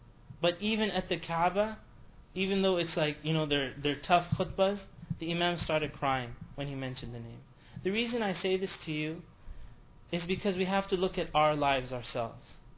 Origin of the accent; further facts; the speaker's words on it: Canada; I'm from Canada, that's why I went.